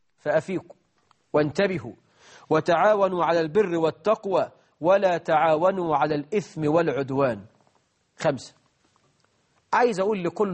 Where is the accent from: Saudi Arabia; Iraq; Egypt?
Egypt; البطالة عندنا في مصر حوالي 9 مليون عاطل مشكلة